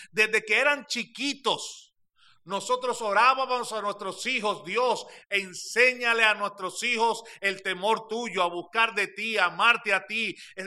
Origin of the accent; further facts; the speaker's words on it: Puerto Rico; nosotros venimos de esa islita de Puerto Rico